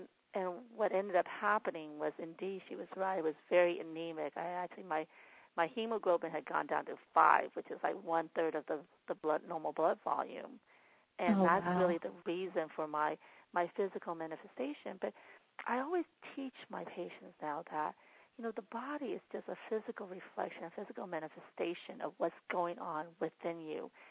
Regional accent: Myanmar; now in United States; and I wasn't born here in the States. I grew up in Burma, or Myanmar, as it's called now.

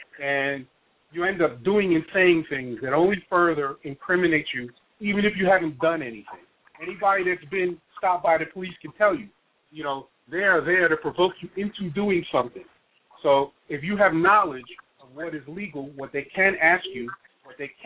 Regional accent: New York City, New York, United States; and I grew up in New York, by the way, New York City as a kid growing up

